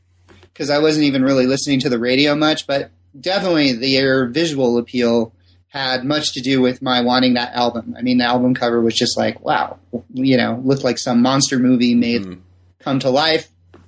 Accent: Simi Valley, California, United States; Well, I am a product of the Southern California suburbs. I was born and raised in Simi Valley, California.

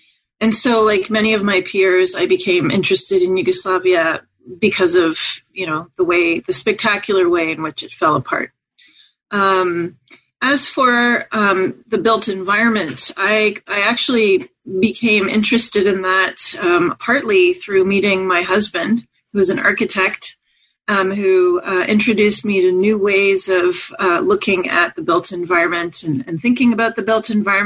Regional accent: Montreal, Quebec, Canada; Well, I grew up in Montreal, Canada, and I came of age at a time when Quebec was deciding whether it was going to stay in Canada.

